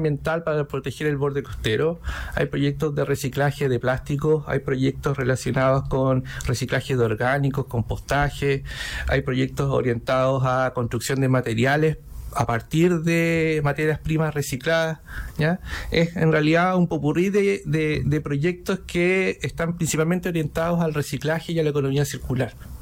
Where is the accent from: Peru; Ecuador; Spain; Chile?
Chile; Antofagasta; somos habitantes de Antofagasta, somos antofagastinos y antofagastinas en su mayoría los que trabajamos en escondida y habitamos este territorio